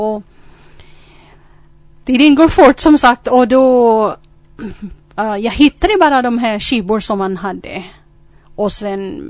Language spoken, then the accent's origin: Swedish; Philippines; born there; Swedish is a second language; Ja, jag är född i Filippinerna. Och vad ska jag berätta? Ja, jag kommer från en familj med nio syskon.